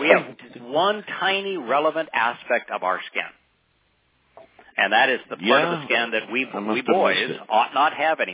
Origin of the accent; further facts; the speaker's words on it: United States; I'm Sioux Indian.